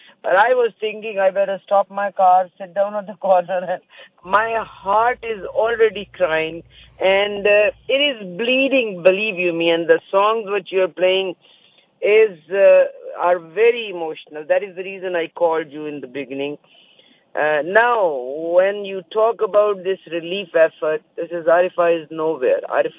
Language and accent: English; Pakistan; now in Canada; I am from Pakistani region.